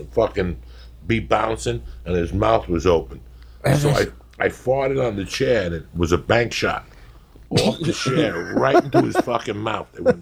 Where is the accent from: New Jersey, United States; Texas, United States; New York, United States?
New Jersey, United States; North Bergen; I'm from North Bergen. It's the second hilliest city in the country.